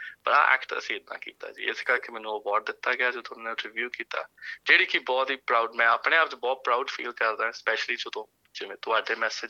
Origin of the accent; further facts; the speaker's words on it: Goraya, Punjab, India; moved away as an adult; ਪੰਜਾਬ ਤੋਂ ਜੀ, ਮੈਂ ਹੈਗਾ ਜ਼ਿਲ੍ਹਾ ਜਲੰਧਰ, ਸ਼ਹਿਰ ਮੇਰਾ ਗੁਰਾਇਆ ਹੈ ਜੀ, ਅਤੇ ਮੇਰਾ ਜੰਮਪਲ, ਮੇਰਾ ਜਿਹੜਾ ਬਚਪਨ ਹੈ ਜੀ, ਮੇਰੀ ਪਤਾਇਸ਼ ਸਾਰੀ ਗੁਰਾਇਆ ਸ਼ਹਿਰ ਦੀ ਆ, ਉੱਥੇ ਲੱਗਦੇ ਸ਼ਹਿਰ ਨਾਲ ਦੇ ਫਲੋਰ ਸ਼ਹਿਰ ਤੋਂ ਪੜ੍ਹਿਆ ਹੋਇਆ ਜੀ ਮੈਂ, ਸੇਂਟ ਜੋਸਫ ਕੋਨਵੈਂਟ ਸਕੂਲ ਤੋਂ।